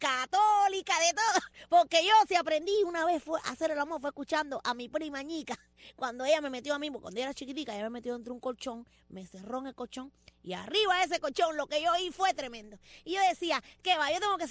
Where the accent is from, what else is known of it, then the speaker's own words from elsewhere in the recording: Cuba; moved away; Yo soy una cubana que salí en el año 1995 de Cuba. Yo salí en balsa.